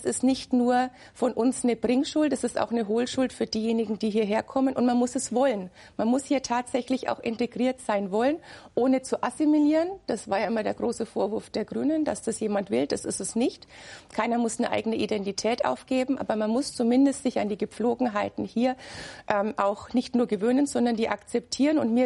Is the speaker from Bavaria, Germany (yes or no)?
yes; Bamberg, Bavaria, Germany; born there; Ich selber fahre immer mit dem Zug von meiner Geburtsstadt Bamberg aus nach Berlin